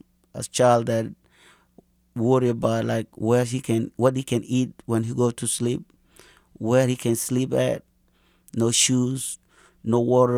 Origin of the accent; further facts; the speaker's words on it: South Sudan; You know, I'm from South of Sudan, and there is Northern Sudan.